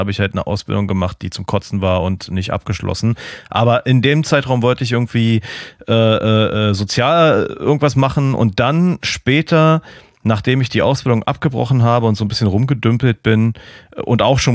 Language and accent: German; Germany; aber ich als Piefke war nur so, ja, ich will irgendwas mit Autos machen, so.